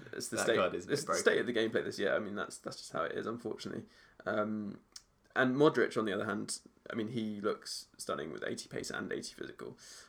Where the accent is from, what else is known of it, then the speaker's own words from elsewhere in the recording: England, United Kingdom; So, so you obviously are American, we're English.